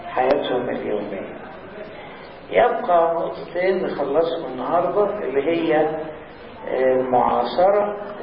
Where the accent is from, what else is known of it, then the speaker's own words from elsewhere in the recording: Egypt; كنا نقول تقدم الكمبيوتر عندنا في مصر بسيط لأنه غالي